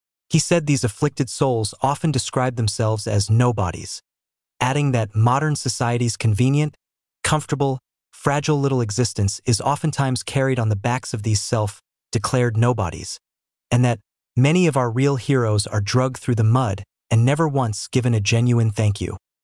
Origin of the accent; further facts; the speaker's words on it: Northeast, United States; I couldn't help but relate his comments to my own family and the culture I experienced growing up in the Northeast.